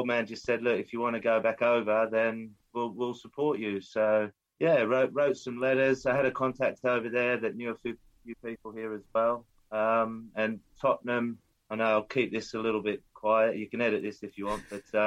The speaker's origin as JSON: {"language": "English", "region": "New South Wales", "country": "Australia", "tie": "born or raised there", "said": "I was born and bred in Currie Hospital there, and part of the Coalfields area"}